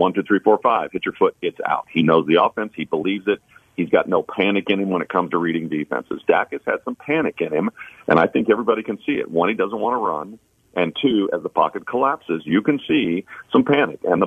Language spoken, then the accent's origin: English; Kansas City, Missouri, United States; I can't believe I just said that because I'm from Kansas City and I believe in jinxes.